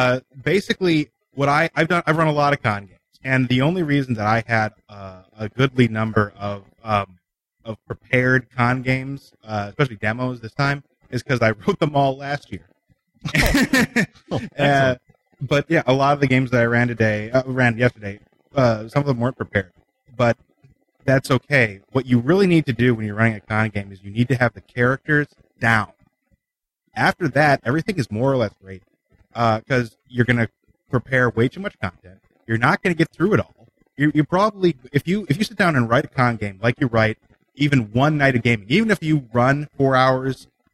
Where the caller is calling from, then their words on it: Iowa City, Iowa, United States; I'm from Iowa City.